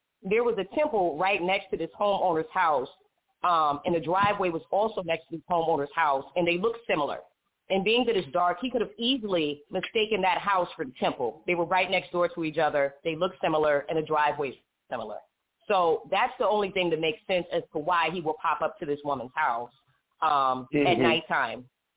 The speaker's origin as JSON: {"language": "English", "region": "KwaZulu-Natal", "country": "South Africa", "said": "I'm from Zulu country, all right?"}